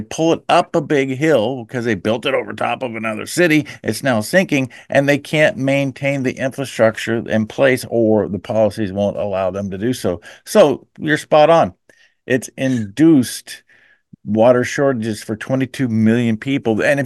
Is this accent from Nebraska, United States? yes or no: yes; Nebraska, United States; The state of Texas in 12-month period is increasing in legal citizens equal to that of my home state of Nebraska every year